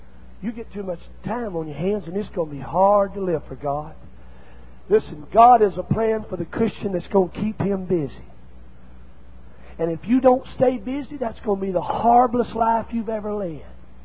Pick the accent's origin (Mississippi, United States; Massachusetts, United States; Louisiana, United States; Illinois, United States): Mississippi, United States; Red Clay Hills; I was raised in Red Clay Hills, Mississippi, and all I know is country